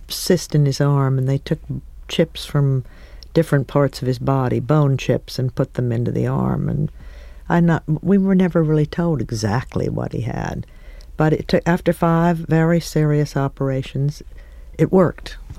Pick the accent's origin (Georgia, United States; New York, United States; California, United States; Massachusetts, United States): New York, United States; Rye; born or raised there